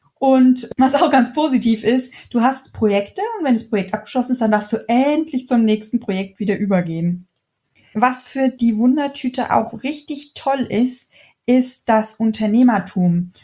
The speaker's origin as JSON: {"language": "German", "region": "Hesse", "country": "Germany", "said": "Zumindest sagt man das bei uns in Hessen so."}